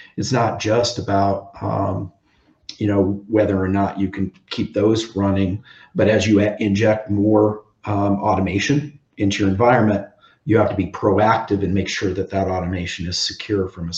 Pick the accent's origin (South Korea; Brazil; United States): United States; Madison, South Dakota; My father was a professor for over 30 years at DSU, and I grew up in Madison where DSU is.